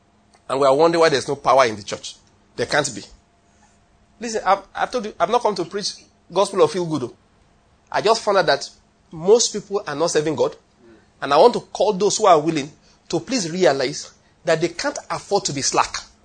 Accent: Ondo, Nigeria; born there; now in Lagos, Nigeria; Because I was born in Ondo State.

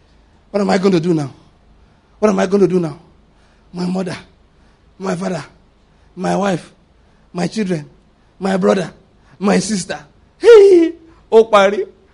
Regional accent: Ondo, Nigeria; now in Enugu, Nigeria; I'm from Ondo State, physically speaking. This Zenugu is in Igbo land.

